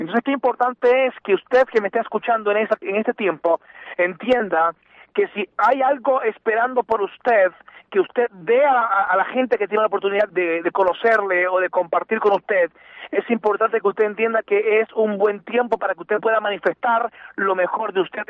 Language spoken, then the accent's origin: Spanish; Puerto Rico; Vengo de una familia de músicos. Soy de Puerto Rico